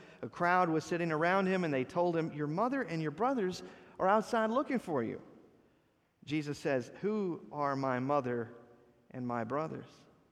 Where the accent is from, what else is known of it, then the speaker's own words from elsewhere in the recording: Texas, United States; If you've lived anywhere else in the country, I'm originally from Texas.